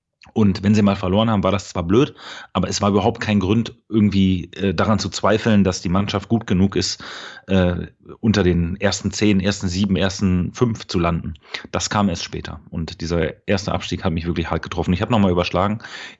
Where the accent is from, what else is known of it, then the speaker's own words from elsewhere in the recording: Berlin, Germany; ich bin im schönen Berlin-Spandau geboren. Bin dort auch aufgewachsen, später nach Charlottenburg gezogen, Charlottenburg-Wilmersdorf. Und ja, habe mir so das Berlin immer weiter so zu meinem gemacht, also so ein bisschen den Horizont erweitert. Und zum Studium bin ich dann aber nach Dortmund gekommen.